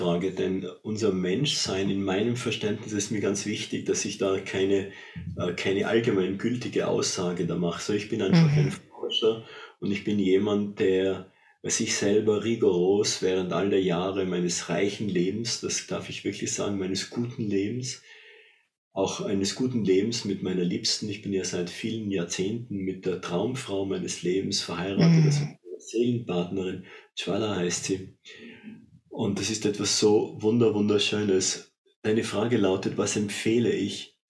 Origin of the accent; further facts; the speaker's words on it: Tyrol, Austria; Und das möchte ich auch für Tirol als Tiroler ins Spiel werfen, im Herzen der Alpen, da sind wir zu Hause.